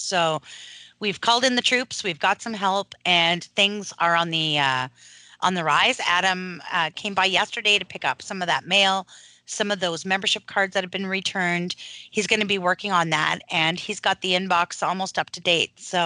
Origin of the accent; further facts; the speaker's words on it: Ottawa, Ontario, Canada; welcoming the Canadian gun community to my hometown, which is the nation's capital.